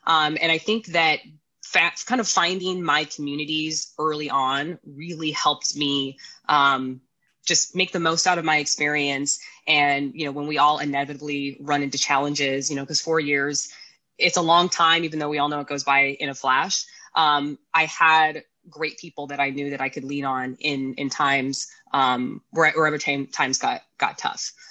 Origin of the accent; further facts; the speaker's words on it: Seattle, Washington, United States; I grew up in the Seattle area.